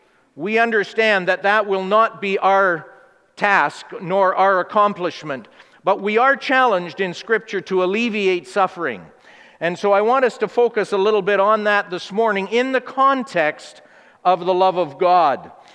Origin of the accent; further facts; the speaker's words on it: Vancouver, British Columbia, Canada; I was born right here in Vancouver, British Columbia, raised in BC